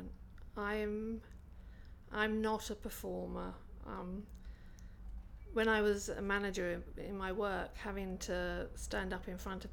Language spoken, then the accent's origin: English; Camber, South East England, United Kingdom; My date of birth is 8th of January 1955. And I come from Camber, which is near Rye in East Sussex.